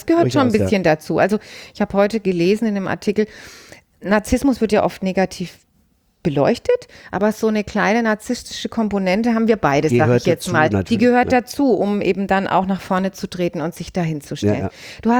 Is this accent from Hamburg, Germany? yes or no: no; Bavaria, Germany; Wir kommen beide aus Oberfranken und es hat uns dann nach Mittelfranken verschlagen.